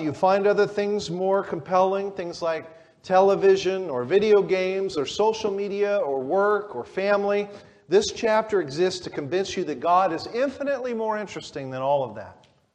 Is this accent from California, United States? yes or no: yes; California, United States; being a California boy, I've never been in real violent weather